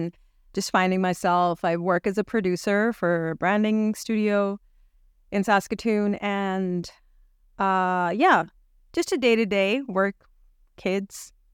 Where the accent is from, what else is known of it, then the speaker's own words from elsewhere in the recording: United Arab Emirates; also born or lived in Pakistan; My dad is half Yemeni, so I always like to acknowledge that part of my heritage. And I grew up in the United Arab Emirates my entire life, went to design school and university over there, lived for 4 years and a half in Pakistan after marriage